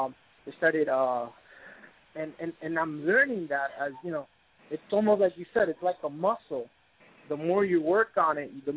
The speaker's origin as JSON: {"language": "English", "town": "Miami", "region": "Florida", "country": "United States", "tie": "born or raised there", "also_born_or_lived": "Managua, Nicaragua"}